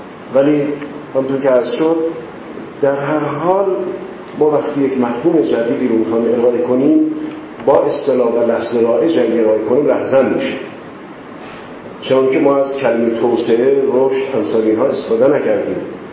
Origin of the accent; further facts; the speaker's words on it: Iran; first language Persian; ما در ایران زندگی میکنیم، زبان ما زبان مادری ما، زبان هم ملی ما، زبان دینی ما، زبان غنی است، زبان کهن است